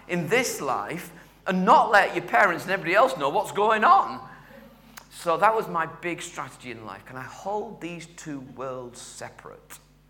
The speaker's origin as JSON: {"language": "English", "town": "Halifax", "region": "Yorkshire and the Humber", "country": "United Kingdom", "tie": "born or raised there", "said": "I grew up in Halifax. That was a good deal in Halifax. In the 1970s"}